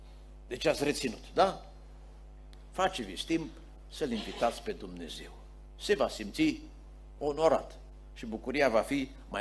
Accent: Apuseni Mountains, Romania; eu sunt din Apuseni.

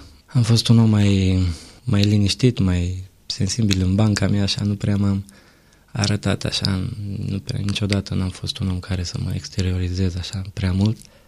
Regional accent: Drobeta-Turnu Severin, Mehedinți County, Romania; am crescut lângă Severin

